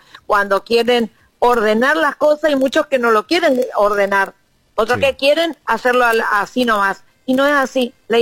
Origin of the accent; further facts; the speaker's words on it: Oberá, Misiones, Argentina; desde chica me crié medio por la zona, Ruta Lucía, Cruce Londero, anduve mucho tiempo por ahí. Sí, soy de allá de la zona también, soy de Oberá, pero anduve mucho.